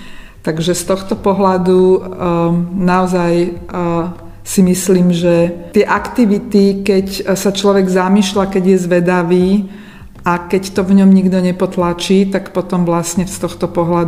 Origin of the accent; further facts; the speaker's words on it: Nová Dubnica, Trenčín Region, Slovakia; ja som z Novej Dubnice, čo je malé mestečko.